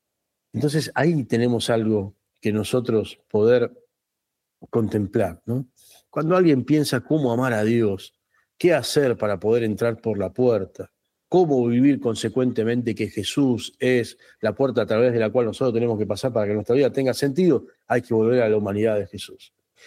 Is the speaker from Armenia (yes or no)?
no; Argentina; Transitar como argentinos la grieta, ¿no?